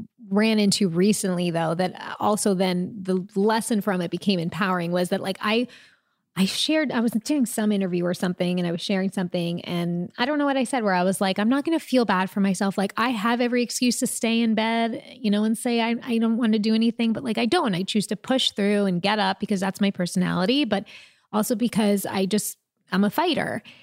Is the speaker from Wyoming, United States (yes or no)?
no; New York, United States; Some of us say pajama pants because we're from New York.